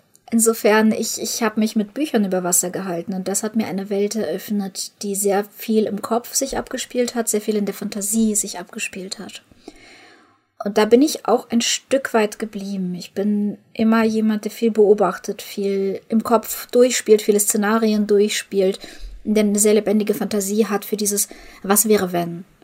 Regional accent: Ukraine; Ich komme ja aus der Ukraine und ich habe in meinem Leben viele Krisen mitgemacht.

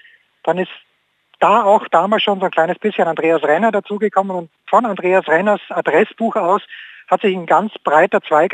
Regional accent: Austria; Ich bin ein Österreicher, wir haben mit Fußball jetzt nicht so wahnsinnig viel zu tun.

